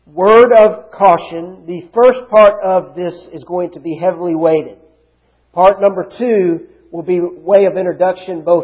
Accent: United States; But I want to say unequivocally that my Christianity has nothing to do with me being an American.

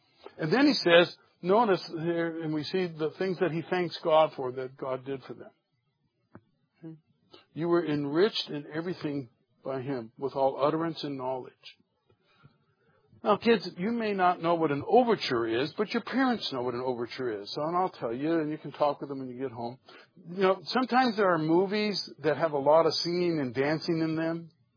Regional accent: California, United States; You all know that I'm from Southern California.

